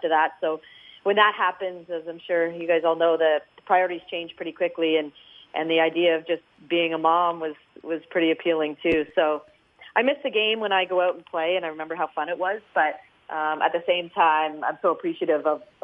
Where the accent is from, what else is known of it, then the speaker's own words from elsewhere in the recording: Kingston, Ontario, Canada; I started playing when I was about 6 years old. I grew up in Kingston, Ontario